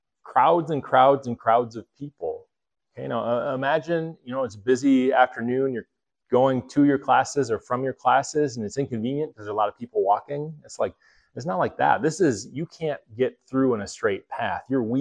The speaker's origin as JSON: {"language": "English", "region": "Minnesota", "country": "United States", "tie": "born or raised there", "said": "the Minnesota, yeah, I was born in Minnesota. You didn't know that?"}